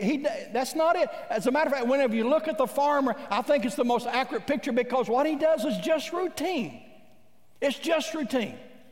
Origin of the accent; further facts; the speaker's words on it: Midwest, United States; I confess to you today that I grew up in the Midwest, and I grew up out on the farm